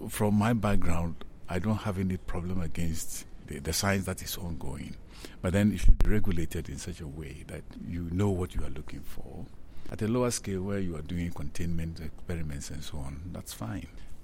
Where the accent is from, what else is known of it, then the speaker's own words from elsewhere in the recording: Ghana; from Ghana. I'm a professor at the University of Ghana, and I provide policy support to the government of Ghana on issues to do with science.